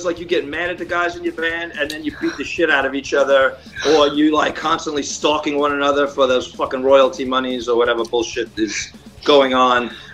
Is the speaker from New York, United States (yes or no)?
yes; Queens, New York, United States; We're from Queens, New York.